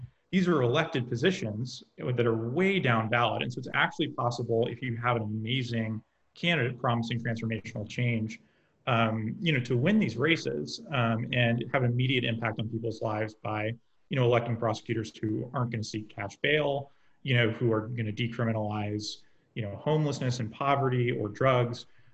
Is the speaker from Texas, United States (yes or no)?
yes; Texas, United States; we just won a race in Travis County, my hometown